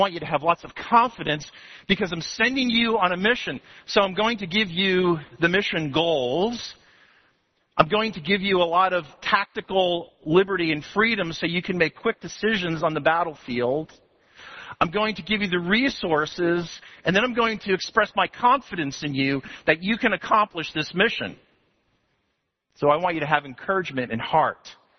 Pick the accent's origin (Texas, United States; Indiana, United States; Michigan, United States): Texas, United States; You know, I'm a Texan.